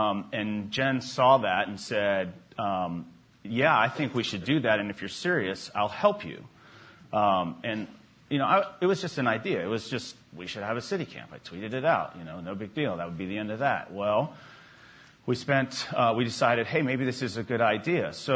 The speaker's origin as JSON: {"language": "English", "town": "Virginia Beach", "region": "Virginia", "country": "United States", "tie": "born or raised there", "said": "All right, so I'm a Virginian. I grew up in Virginia Beach. I went to Virginia Tech."}